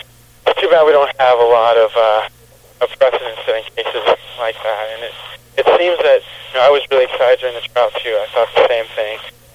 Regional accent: California, United States; I'm originally Californian, in an area that's right next to some of the last redwoods down in Sonoma County.

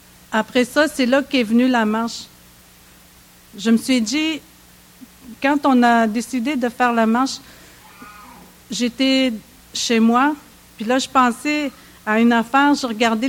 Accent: Uashat mak Mani-utenam, Quebec, Canada; Je viens de la communauté de Ouachat Makmaniotenam. Je suis mère de 8 enfants.

